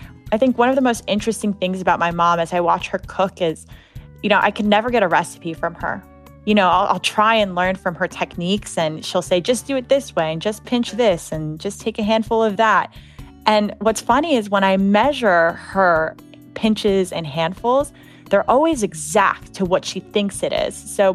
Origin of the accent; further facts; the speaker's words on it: Los Angeles, California, United States; I was born and raised in Los Angeles.